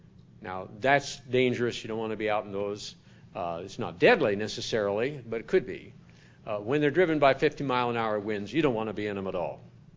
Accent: South Dakota, United States; We happened to lived in a hail belt where we grew up in South Dakota.

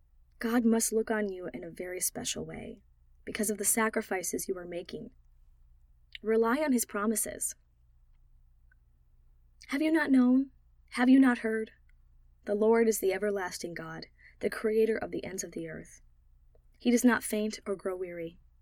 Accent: Ohio, United States; In my home state of Ohio alone

